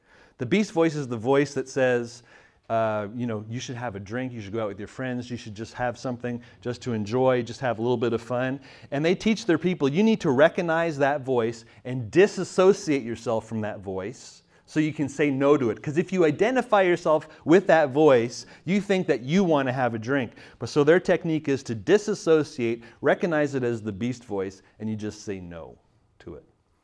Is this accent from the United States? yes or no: no; Canada; I'm from Canada, so apologize.